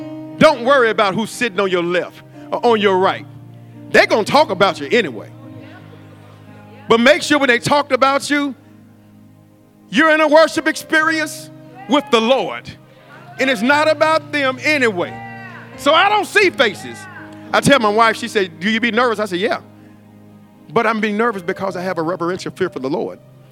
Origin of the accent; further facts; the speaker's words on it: Memphis, Tennessee, United States; I'm from Memphis, too.